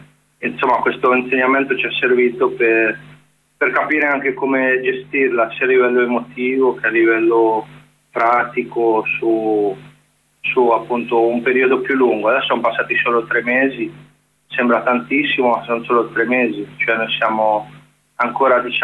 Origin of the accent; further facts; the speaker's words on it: Ancona, Marche, Italy; also born or lived in Bologna; io sono marchigiano di Ancona, ho condiviso con loro molti anni di percorsi anche politici a Bologna